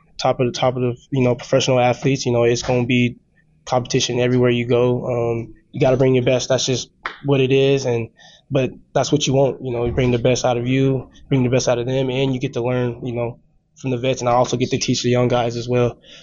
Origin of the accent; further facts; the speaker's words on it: San Diego, California, United States; also born or lived in Las Vegas, United States; So, born and raised in San Diego, that's first off. And then I kind of, like, moved in the IE area around, like, Marietta, California. Then I finished off my senior year of high school in Las Vegas.